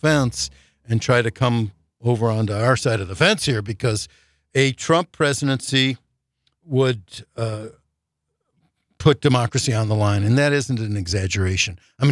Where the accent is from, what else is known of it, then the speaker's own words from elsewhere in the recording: Chicago, Illinois, United States; I grew up in the Chicago area, you're either a White Sox fan or a Cubs fan.